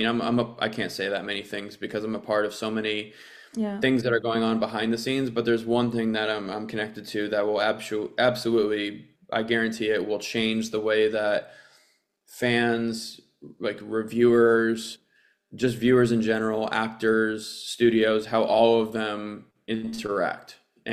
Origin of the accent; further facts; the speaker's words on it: New England, United States; born there; But I came from, I was born in New England, so I'm a diehard Red Sox, Patriots, Bruins, Celtics fan.